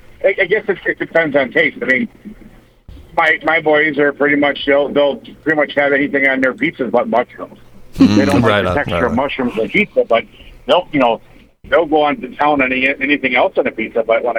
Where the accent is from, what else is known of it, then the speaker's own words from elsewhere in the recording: Wisconsin, United States; I'm from Wisconsin and hot dish.